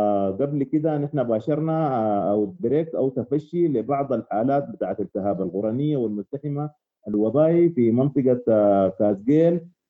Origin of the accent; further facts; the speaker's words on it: Sudan; دي أصلاً حالات متوطنة قاعدة عندنا في السودان في دارفور وفي كل أنحاء السودان،